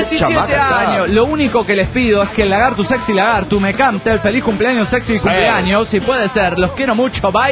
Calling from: Yokohama, Kanagawa, Japan; Yokohama, Japón.

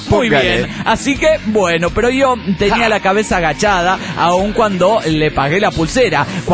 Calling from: Zapopan, Jalisco, Mexico; de Zapopan, Jalisco, México.

